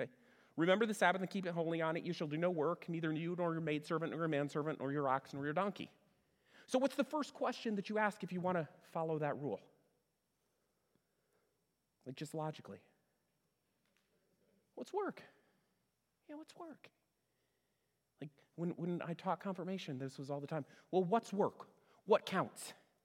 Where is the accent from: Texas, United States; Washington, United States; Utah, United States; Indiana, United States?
Indiana, United States; Fort Wayne; When I was growing up, I grew up here in Fort Wayne, and Pontiac Street wasn't a good street to go to.